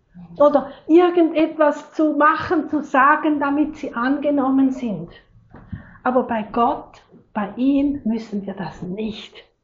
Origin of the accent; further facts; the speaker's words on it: Switzerland; bei uns in der Schweiz sagen wir, sind die Heim.